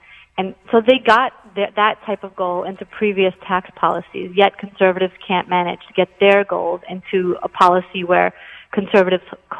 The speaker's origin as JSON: {"language": "English", "region": "New York", "country": "United States", "tie": "born or raised there", "said": "I'm a New Yorker. I'm like you, you know. I don't know. I don't know that I could go anywhere. I'm a lifelong New Yorker."}